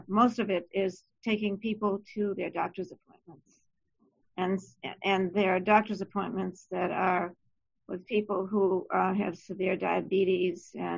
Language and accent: English; New Hampshire, United States; I'm from New Hampshire, and I am a case manager